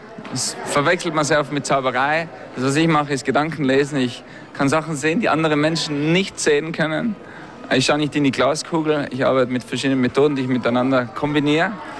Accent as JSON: {"language": "German", "region": "Tyrol", "country": "Austria", "said": "Ich bin ein Tiroler, aber weltweit unterwegs, ja."}